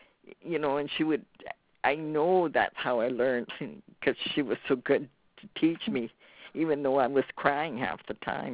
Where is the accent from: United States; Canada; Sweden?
Sweden; English is a second language; Well, I started school in Sweden, but not in my hometown where my father lived.